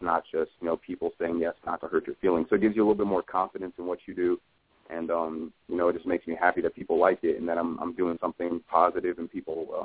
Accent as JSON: {"language": "English", "region": "Illinois", "country": "United States", "said": "because I'm from Illinois, and there's a big saturation of artists who all rap the same"}